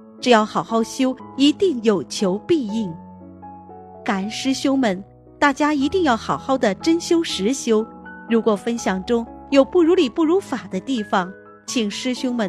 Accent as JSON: {"language": "Chinese", "country": "Malaysia", "said": "我是来自马来西亚的"}